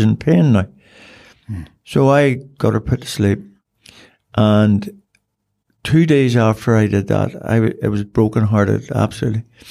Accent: Cork, Munster, Ireland; I'm from Cork originally.

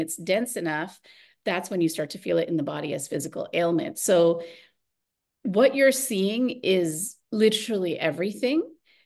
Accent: Canada; I was living in India. I was living with my grandmother at the time. I'm from Canada, but I had gone back there to visit.

